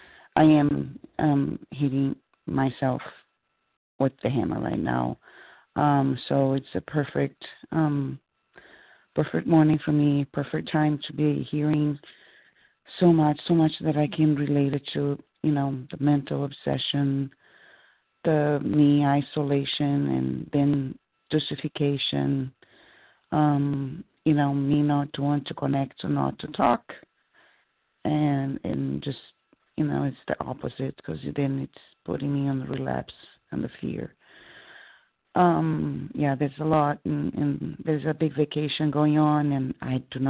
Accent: California, United States; I'm from California

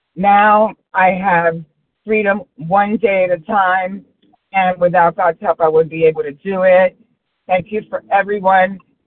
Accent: Austin, Texas, United States; compulsive overeater from Austin, Texas.

